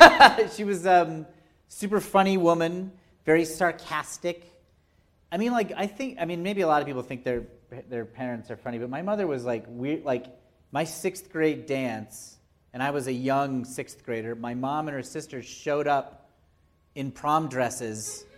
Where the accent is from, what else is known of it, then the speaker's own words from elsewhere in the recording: New England, United States; I'm from New England, and my family, I think like maybe a lot of families are like this, they don't talk about anything.